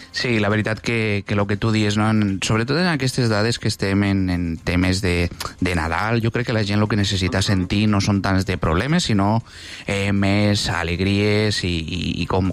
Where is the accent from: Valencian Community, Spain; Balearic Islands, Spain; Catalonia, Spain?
Valencian Community, Spain; Càlig; Jo sóc de Càlig i parlem